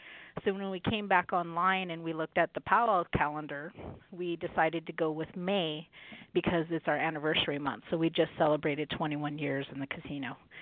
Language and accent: English; Yakama Indian Reservation, Washington, United States; Well, I'm actually from the reservation I work for. I grew up here on the Yakima Nation Reservation, and I could say that my experiences here growing up on the res I've been fortunate.